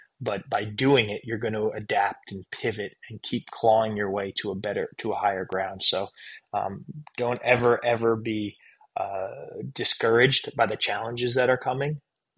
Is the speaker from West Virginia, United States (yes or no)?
no; New Jersey, United States; I'm born and raised in New Jersey, and I had never knew what a cheese curd was. And I landed in Madison, Wisconsin